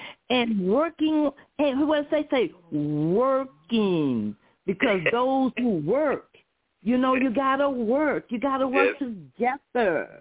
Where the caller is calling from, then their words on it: Flint, Michigan, United States; calling in from Flint, Michigan.